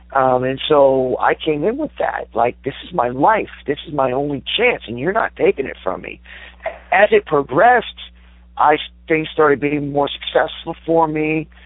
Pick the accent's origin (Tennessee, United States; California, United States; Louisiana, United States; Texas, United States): California, United States; Susanville; born or raised there